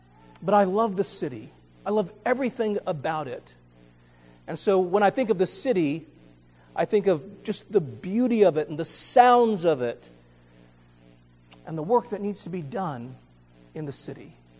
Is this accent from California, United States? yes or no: yes; California, United States; I grew up in California, and my father ruined me forever because he took me to the city.